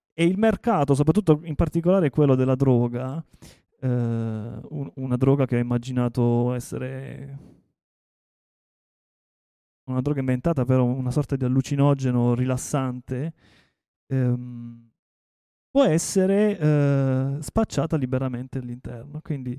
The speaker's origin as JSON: {"language": "Italian", "town": "Taranto", "region": "Apulia", "country": "Italy", "said": "io sono di Taranto e quindi diciamo, la dimensione climatica la sento abbastanza, in maniera abbastanza forte, no?"}